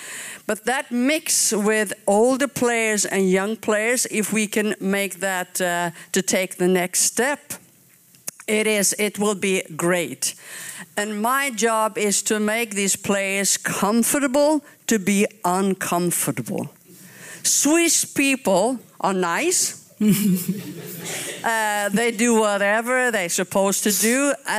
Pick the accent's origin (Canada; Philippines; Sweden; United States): Sweden; I come from Sweden